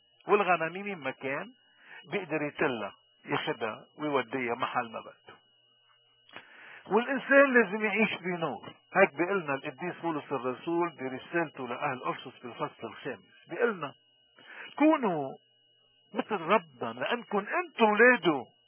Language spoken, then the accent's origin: Arabic; Lebanon; نحنا كشعب لبناني عم نواجه اليوم تجربة إبليسية